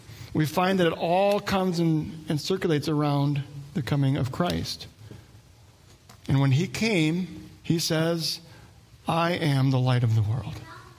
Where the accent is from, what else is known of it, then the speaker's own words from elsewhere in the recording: Wadena, Minnesota, United States; I grew up in Wadena. It's about an hour away from here.